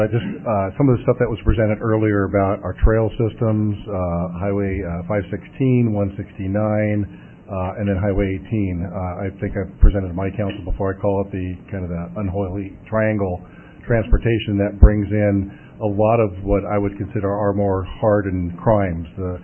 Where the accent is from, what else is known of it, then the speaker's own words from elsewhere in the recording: Los Angeles, California, United States; by being a hellion down and growing up in Los Angeles and getting arrested by LAPD.